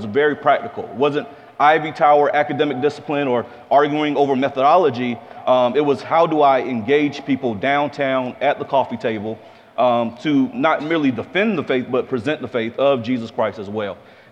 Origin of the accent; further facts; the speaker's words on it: Jacksonville, Florida, United States; Well, for my story, I'm from Jacksonville, Florida, which if you don't know, is the capital of Southern Georgia. last stop of the Bible Belt in Florida.